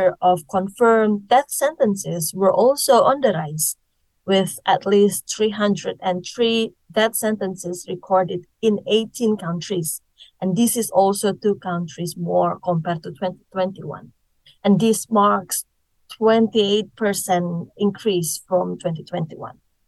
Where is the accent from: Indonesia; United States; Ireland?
Indonesia; now in United Kingdom; I am originally from Indonesia, and I'm currently working and living in the UK.